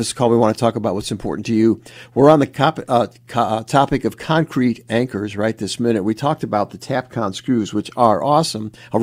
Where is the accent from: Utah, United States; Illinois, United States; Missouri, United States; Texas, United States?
Illinois, United States; Chicago; The home I grew up in Chicago was like newer than that, but not by a lot.